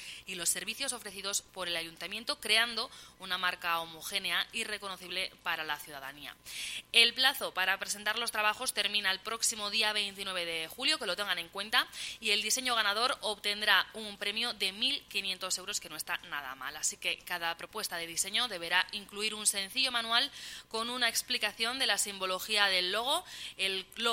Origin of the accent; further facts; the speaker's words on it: Caparroso, Navarre, Spain; yo la verdad que soy de Caparroso, entonces subo a Pamplona